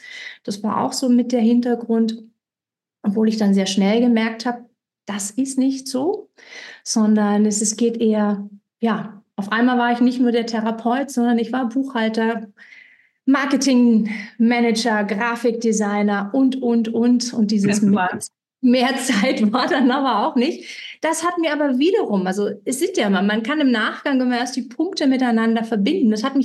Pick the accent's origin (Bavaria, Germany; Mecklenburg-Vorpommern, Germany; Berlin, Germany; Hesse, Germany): Berlin, Germany; Ich komme also vom Regionalen, komme ich ursprünglich aus dem Berliner Bereich, aus der Berliner Region. Bin dann weitergezogen